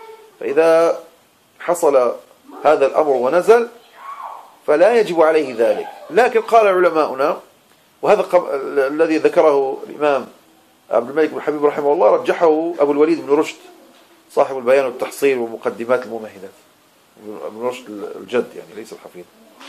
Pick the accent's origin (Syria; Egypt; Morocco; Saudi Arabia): Morocco; Marrakesh, Marrakesh-Safi; عندما أكون في مدينتي مراكش أتحرج من لبس العمامة